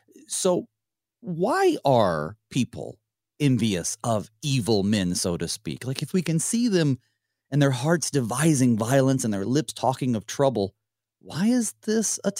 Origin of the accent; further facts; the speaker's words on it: North Carolina, United States; Well, my home state, always a piece of my heart remains there in North Carolina.